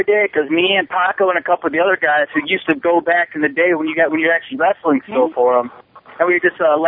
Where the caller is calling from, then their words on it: Michigan, United States; from Michigan.